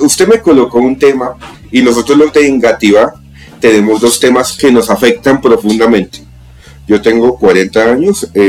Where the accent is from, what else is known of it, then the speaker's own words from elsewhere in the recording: Bogotá, Colombia; Yo me crié en Bachué.